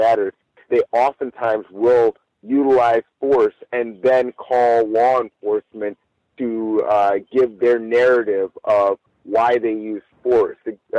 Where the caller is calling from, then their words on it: Pomona, California, United States; I'm reporting from Pomona, California.